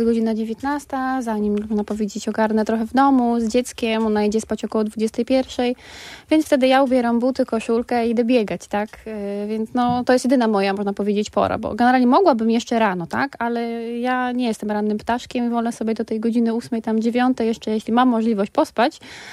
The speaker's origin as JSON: {"language": "Polish", "town": "Gdynia", "region": "Pomeranian Voivodeship", "country": "Poland", "said": "ja jestem osobiście z Gdyni"}